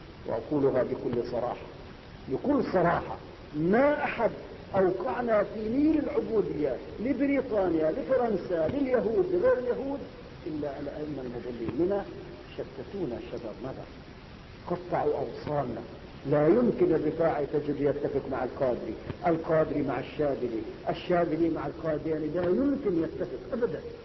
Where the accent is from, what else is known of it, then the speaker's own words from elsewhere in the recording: Syria; تجد البابا ورب الكعبة يهوديون باعتراف مسيحي عندنا في سوريا.